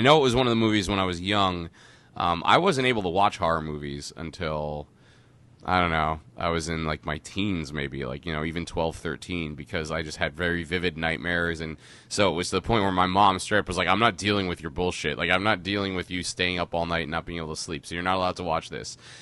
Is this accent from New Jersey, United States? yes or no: yes; Tenafly, New Jersey, United States; where I grew up in North Jersey, in Tenafly, New Jersey, seeing movies was a big deal.